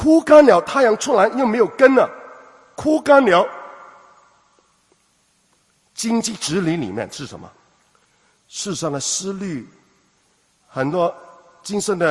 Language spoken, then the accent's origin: Chinese; Hong Kong; 我是香港来的，香港来很多人很多时候要怎么样，好精的啊。